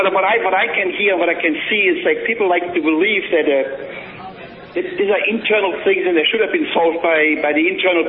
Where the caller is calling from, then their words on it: Qatar; Yeah, I'm calling from Qatar.